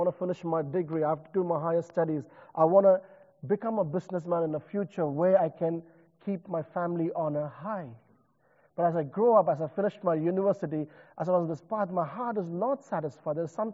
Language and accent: English; India; I remember growing up in India, the challenges that we have faced as a society. Growing up in a family where my dad is a businessman.